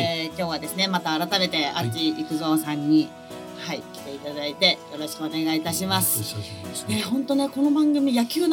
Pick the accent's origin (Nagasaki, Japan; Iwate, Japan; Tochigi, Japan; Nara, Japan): Nagasaki, Japan; 実は私、長崎出身でして。